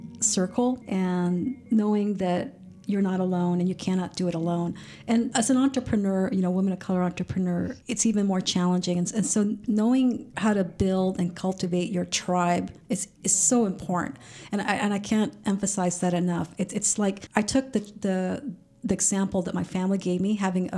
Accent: California, United States; now in Sacramento, United States; I came from the Bay Area, and I'm sure if I started this technology company, it would be a different story in the Bay Area.

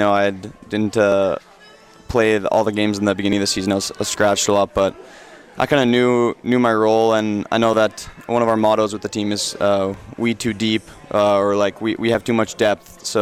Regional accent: Edmonton, Alberta, Canada; also born or lived in Manitoba; I was from Edmonton originally. Then I played junior hockey in Manitoba there.

